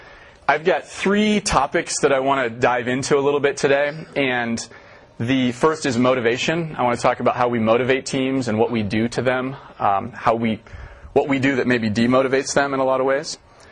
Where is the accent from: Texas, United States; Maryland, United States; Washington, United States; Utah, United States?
Washington, United States; Seattle; born there; So I was born down here in the South End. I went to school at the University of Washington up here in the North.